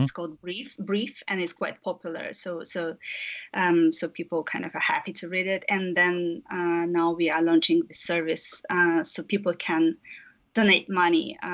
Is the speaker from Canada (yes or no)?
no; Belarus; I'm from Belarus and I'm actually based in the country at the moment.